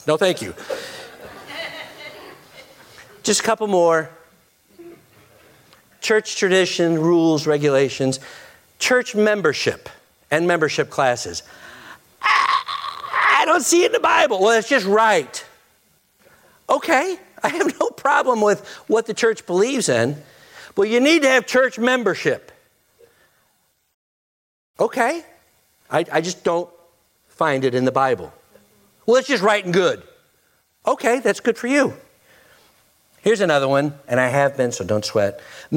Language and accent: English; United States; Well, I'm an American, I get a vote.